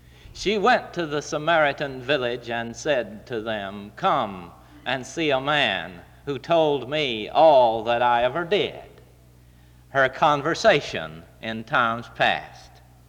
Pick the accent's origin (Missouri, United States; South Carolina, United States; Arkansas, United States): South Carolina, United States; I grew up in South Carolina, later moved to North Carolina, to Kannapolis, where I learned to be a weaver